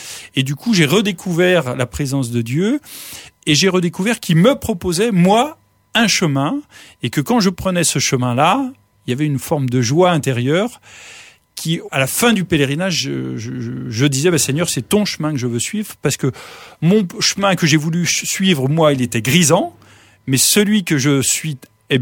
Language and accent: French; Pays de la Loire, France; Moi, je suis originaire de Vendée, donc en dessous Nantes.